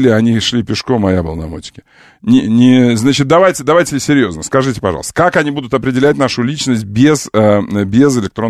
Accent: Azerbaijan; Я азербайджанец, хочу сказать, не в смысле расизма или еще чего-нибудь, а в хорошем.

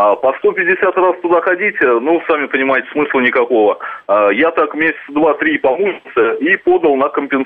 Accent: Moscow, Russia; ага. Я из Москвы.

